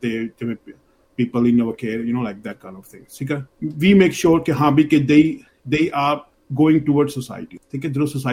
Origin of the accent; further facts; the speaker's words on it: Amritsar, Punjab, India; moved away as an adult; now in Melbourne, Australia; 2003 March ਦੇ ਵਿੱਚ ਮੈਂ ਅੰਮ੍ਰਿਤਸਰ ਤੋਂ ਮੈਲਬਰਨ ਆਇਆ ਸੀ, ਤੇ ਮੈਲਬਰਨ ਹੀ ਫਸਟ ਸਿਟੀ ਸੀਗੀ ਮੇਰੀ।